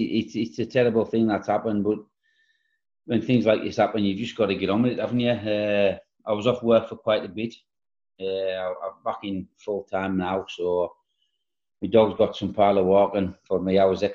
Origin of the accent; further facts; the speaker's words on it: Flimby, North West England, United Kingdom; now in Maryport, United Kingdom; I'm actually a Flimby lad, believe it or not. I've been more than half my life in Maryport now, but I was born and bred in Flimby.